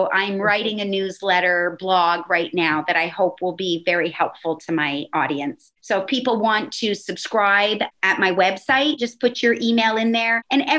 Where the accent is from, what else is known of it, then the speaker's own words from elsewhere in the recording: Canada; Now you're going to know the Canadian in me. I'm from Canada.